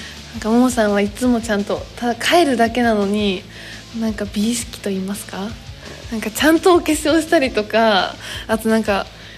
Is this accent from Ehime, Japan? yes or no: no; Tokyo, Japan; 年齢は21歳、東京都出身です。